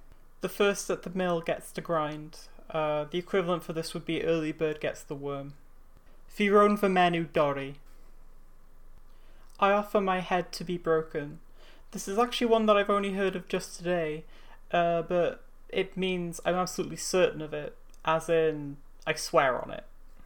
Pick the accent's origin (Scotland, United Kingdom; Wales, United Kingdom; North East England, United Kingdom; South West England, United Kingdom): Wales, United Kingdom; Cardiff; accent: generic southern middle class English with bits of Cardiff and South Wales; my English accent isn't really characteristic of Cardiff or South Wales in general. I speak with a very generic southern middle class English accent for the most part, with bits of Cardiff and South Wales scattered about.